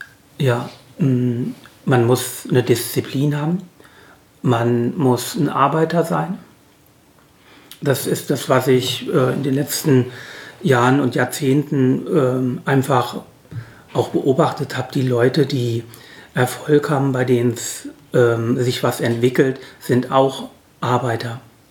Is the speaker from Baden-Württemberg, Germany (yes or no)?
no; Hesse, Germany; ich bin ja eben aus Hesse